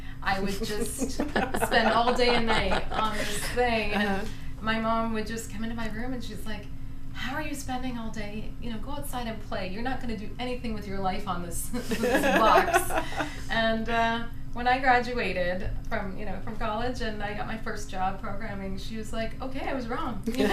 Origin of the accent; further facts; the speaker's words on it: Kitchener-Waterloo, Ontario, Canada; Well, I'm from Kitchener-Waterloo, and I've worked at a variety of companies there